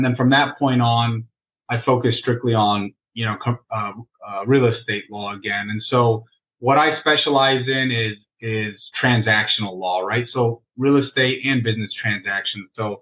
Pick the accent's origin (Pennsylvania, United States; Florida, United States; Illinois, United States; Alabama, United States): Florida, United States; Tampa; So all that was available down here in Florida, and I'm from Tampa Bay